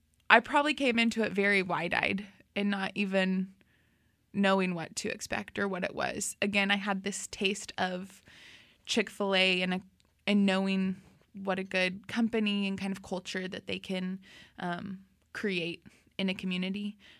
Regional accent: Round Rock, Texas, United States; We grew up in Round Rock, just north of Austin

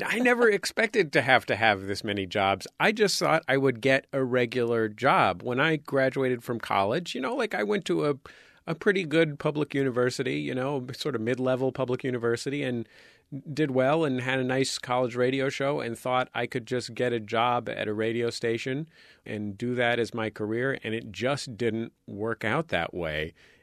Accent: San Francisco, California, United States; now in Los Angeles, United States; You know, I live here in Los Angeles. And I grew up in San Francisco.

